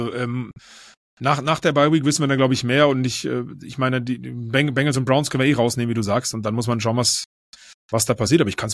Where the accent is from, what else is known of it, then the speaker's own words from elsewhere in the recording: Berlin, Germany; es gibt einen Verein bei mir in der Heimat, eigentlich Berlin, wo ich aufgewachsen bin.